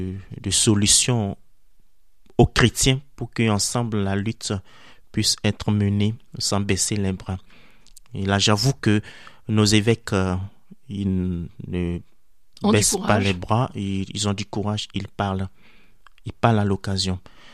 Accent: Togo; Effectivement, je viens du Togo.

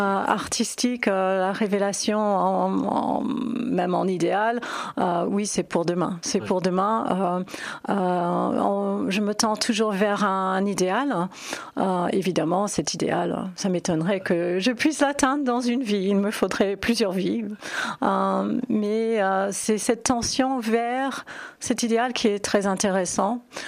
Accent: New York City, New York, United States; French is a second language; Je viens de New York, de Manhattan, où j'ai grandi. J'ai passé mes 20 premières années de vie, donc à Manhattan.

